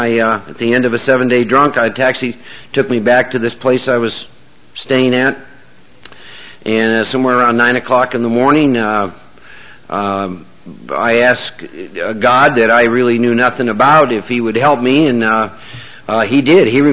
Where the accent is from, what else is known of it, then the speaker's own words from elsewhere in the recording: Iowa, United States; I was born and raised back in Iowa, Norwegian farming community